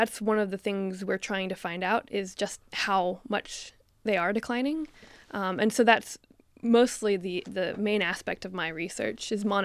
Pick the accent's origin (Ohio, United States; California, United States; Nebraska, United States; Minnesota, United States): Ohio, United States; Cincinnati; now in Australia; I'm from Ohio, so Cincinnati, Ohio.